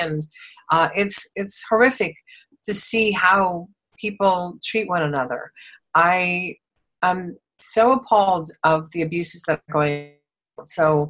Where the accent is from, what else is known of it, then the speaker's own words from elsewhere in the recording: Des Moines, Iowa, United States; because I grew up in Des Moines, Iowa. I grew up in the most beautiful, loving, safe communities.